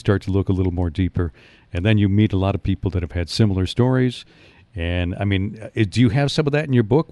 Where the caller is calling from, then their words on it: Escanaba, Michigan, United States; I'm calling from Escanaba, Michigan.